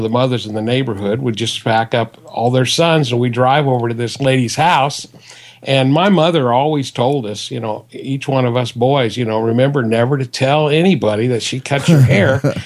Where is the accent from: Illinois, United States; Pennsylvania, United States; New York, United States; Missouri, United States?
Illinois, United States; Alton; And I grew up in Alton, Illinois, and she didn't have a license.